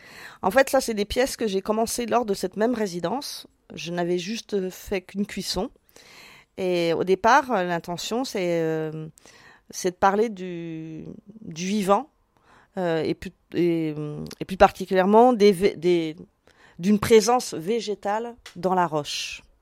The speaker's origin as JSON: {"language": "French", "town": "Nantes", "region": "Pays de la Loire", "country": "France", "said": "Pas du tout. Pas très loin. De Nantes."}